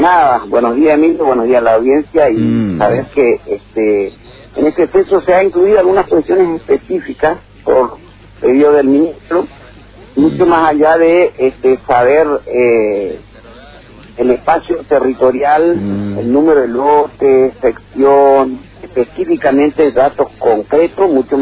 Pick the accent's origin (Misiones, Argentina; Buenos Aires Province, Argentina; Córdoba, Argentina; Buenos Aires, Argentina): Misiones, Argentina; vos que sos como nosotros, del Alto Uruguay misionero